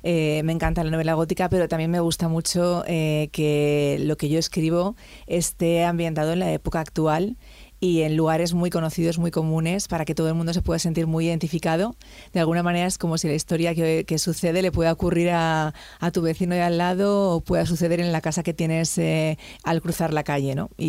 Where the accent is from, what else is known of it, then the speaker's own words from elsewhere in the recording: Zaragoza, Aragon, Spain; moved away; yo soy de Zaragoza, llevo muchísimos años, llevo 23 años fuera de aquí, pero al final siempre vuelves pues a tus raíces, ¿no?